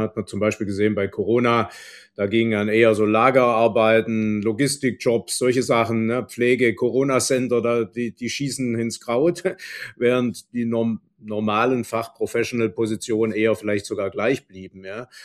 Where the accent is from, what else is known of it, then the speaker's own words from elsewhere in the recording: Esslingen am Neckar, Baden-Württemberg, Germany; ich komme ja aus Esslingen am Neckar, ne, im Neckartal, ganz viel Autobau, viele Zulieferer, kleine wie große